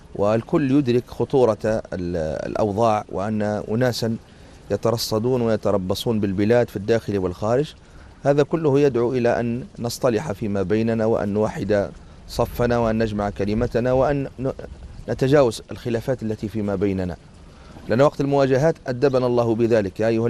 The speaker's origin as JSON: {"language": "Arabic", "country": "Tunisia", "said": "فلا يزال عندنا في تونس مع الأسف أناس يحقدون على الإسلام"}